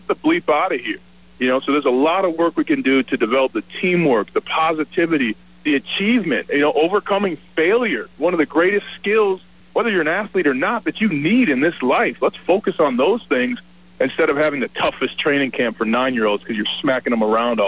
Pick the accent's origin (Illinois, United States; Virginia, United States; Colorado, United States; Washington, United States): Colorado, United States; We're going to talk Broncos football a little bit because we're both from Colorado.